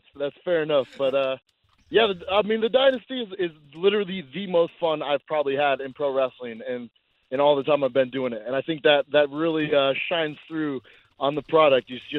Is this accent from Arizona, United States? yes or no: yes; Glendale, Arizona, United States; No, I'm actually from Arizona.